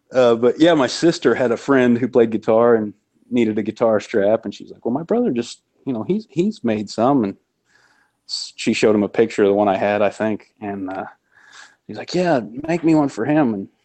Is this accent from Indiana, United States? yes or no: yes; Reelsville, Indiana, United States; now in Amory, United States; I was born and raised in Indiana.